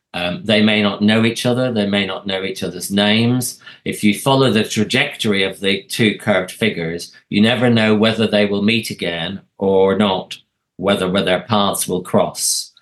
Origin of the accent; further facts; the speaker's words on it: Northern Ireland, United Kingdom; I grew up in the Troubles.